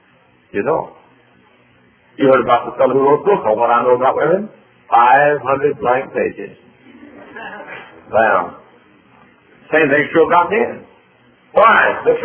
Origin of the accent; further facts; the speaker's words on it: Texas, United States; now in Indiana, United States; I grew up in Texas where the stars at night are big and bright. … And so I live now in Indiana